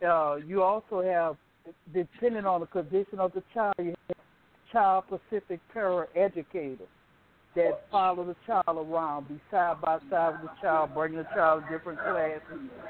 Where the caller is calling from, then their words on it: Baton Rouge, Louisiana, United States; I'm calling from Baton Rouge, Louisiana.